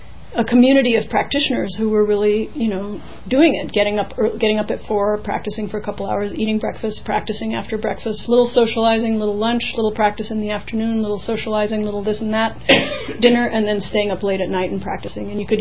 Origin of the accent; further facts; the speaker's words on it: United States; I think she was embarrassed too, because I'm an American, you know